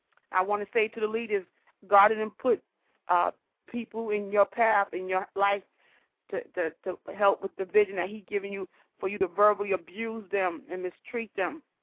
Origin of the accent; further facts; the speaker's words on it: Queens, New York, United States; I am from Queens, New York